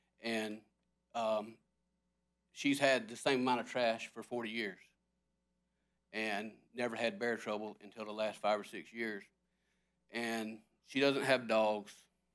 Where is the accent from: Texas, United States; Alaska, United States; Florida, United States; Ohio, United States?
Florida, United States; I grew up in Franklin County, as a child, and then moved to Liberty County, which is just north of Franklin County.